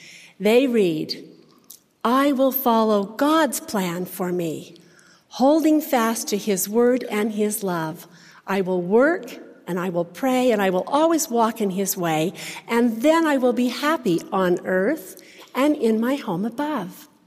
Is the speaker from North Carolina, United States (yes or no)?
no; Salt Lake City, Utah, United States; also born or lived in Ogden, Utah; I was born in Ogden, Utah, grew up in Salt Lake City, and at age 18, when I was about to leave to go to Utah State